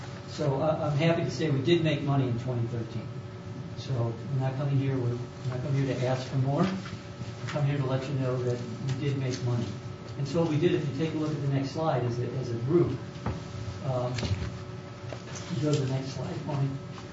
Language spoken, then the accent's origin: English; Midwest, United States; now in Utah, United States; Came here in April of 2012. Retired here to Utah. I'm actually from the Midwest.